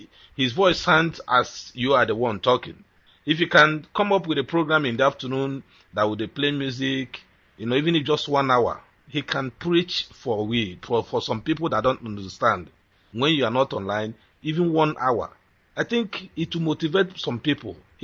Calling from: Malaysia; I'm calling from Malaysia.

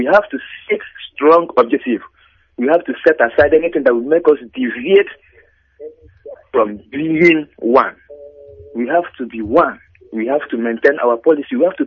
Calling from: Aba, Abia, Nigeria; I'm calling from Aba.

